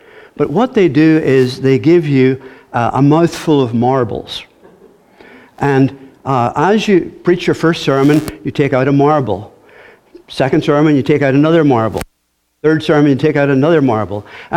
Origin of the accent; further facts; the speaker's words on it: Ireland; In case you're wondering, I am Irish.